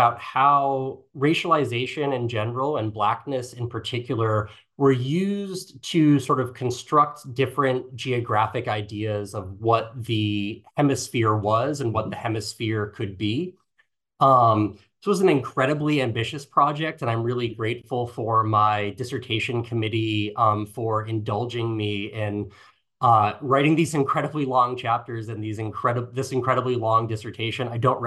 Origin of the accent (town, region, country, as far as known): Massachusetts, United States; born or raised there